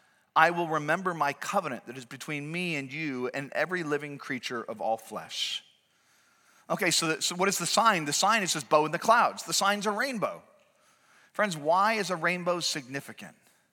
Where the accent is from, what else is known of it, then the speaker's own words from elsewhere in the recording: New England, United States; So as a kid growing up in New England, we'd often go down to Boston Commons.